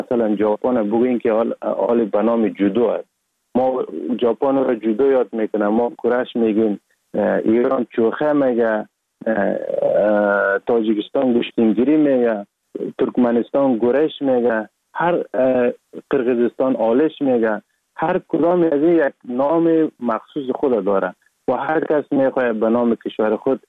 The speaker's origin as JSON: {"language": "Persian", "town": "Sheberghan", "region": "Jowzjan", "country": "Afghanistan", "tie": "born or raised there", "also_born_or_lived": "Sar-e Pol", "said": "اصلا زاده ولایت سرپل هستم، در ولایت جوزجان کلان شدیم. تحصیلات ما، مکتب ما، همه چیز ما در ولایت جوزجان خواندیم. اصلا کورش هم در دوران طفولیت از این ولایت جوزجان شروع کردم. ولایت جوزجان شهر شبرغان"}